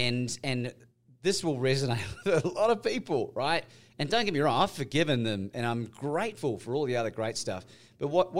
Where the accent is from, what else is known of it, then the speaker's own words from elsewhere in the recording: Christchurch, Canterbury, New Zealand; I'm from New Zealand originally. I'm half and half. So if people are going, hey, he doesn't sound like Steve Irwin, it's because I'm half and half.